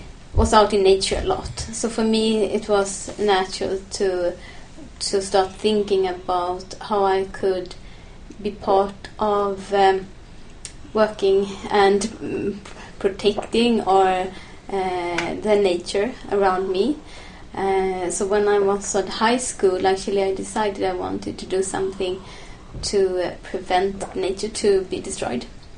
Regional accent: Karlskrona, Blekinge, Sweden; Actually, I grew up in Karlskrona, so this is my hometown. But I haven't been here all my life. I have been studying up north in Sweden, to Luleå University.

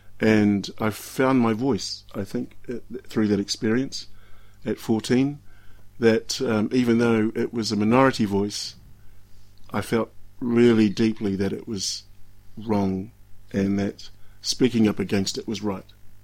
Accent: Auckland, New Zealand; moved away as an adult; now in Cook Islands; I was born in Ponsonby in Auckland. My mother migrated with my grandparents and family in the 1950s. We then moved to a suburb called Mount Albert and lived there most of our lives. And then in 2011, I moved to the Cook Islands

